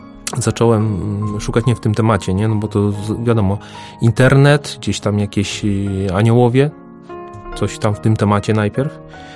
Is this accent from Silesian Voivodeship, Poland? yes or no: yes; Gliwice, Silesian Voivodeship, Poland; Ja pochodzę z dzielnicy Gliwic-Sośnica